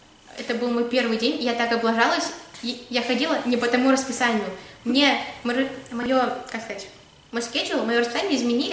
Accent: Kazakhstan; now in United States; Я говорю, я из Казахстана.

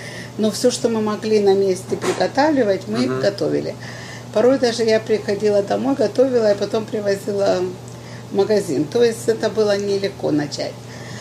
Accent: Kharkiv, Kharkiv Oblast, Ukraine; moved away; мы вообще из Харькова.

